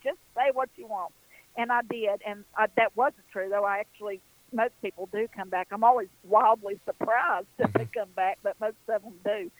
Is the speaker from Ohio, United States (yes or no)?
no; North Carolina, United States; I'm right there in the foothills of Western North Carolina.